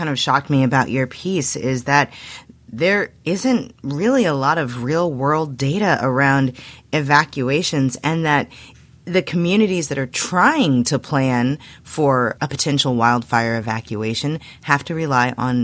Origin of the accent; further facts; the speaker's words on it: Missouri, United States; or I'm from Missouri, we had plans in places for tornadoes.